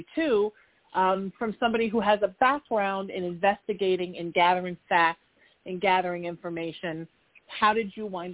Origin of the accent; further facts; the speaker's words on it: New Haven, Connecticut, United States; I'm from New Haven, Connecticut. My family are cops. We're Irish, so like genetically predisposed to be police officers.